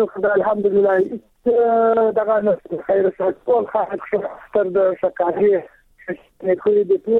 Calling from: Nangarhar, Afghanistan; زه په ننګرهار کې یم د ستګرم ولسوالۍ.

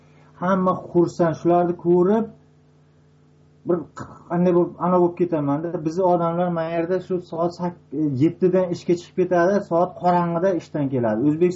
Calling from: Russia; Men Rossiyadan.

